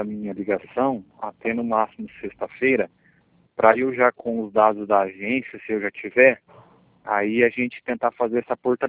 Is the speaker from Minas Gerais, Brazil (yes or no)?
no; Valinhos, São Paulo, Brazil; eu sou de Valinhos, sim.